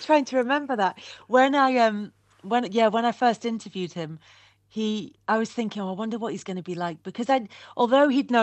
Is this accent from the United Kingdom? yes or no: yes; Southport, North West England, United Kingdom; I feel like I'm Scottish, but also a bit Scouse from that air. But then I'm Southport, so I can't be properly Scouse.